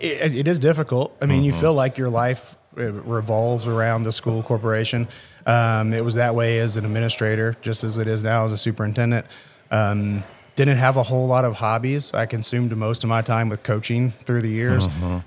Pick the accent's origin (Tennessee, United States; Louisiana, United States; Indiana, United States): Indiana, United States; New Albany; I grew up in New Albany, Indiana.